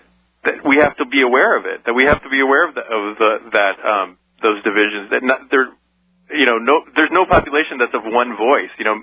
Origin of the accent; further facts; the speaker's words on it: San Antonio, Texas, United States; born there; I was born in San Antonio. I'm only representing myself.